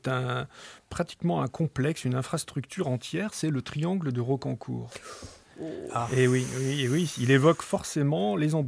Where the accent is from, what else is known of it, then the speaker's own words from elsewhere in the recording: Saint-Étienne, Auvergne-Rhône-Alpes, France; une toute petite rue de Saint-Étienne, ma ville natale, qui bordait l'immense barre d'immeubles à loyer modéré où vivait ma famille et donc moi-même.